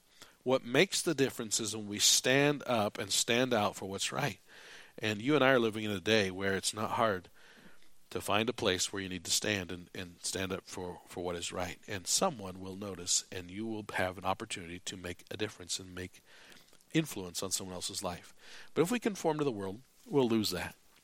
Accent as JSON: {"language": "English", "country": "United States", "tie": "born or raised there", "said": "you and I, we grew up in America"}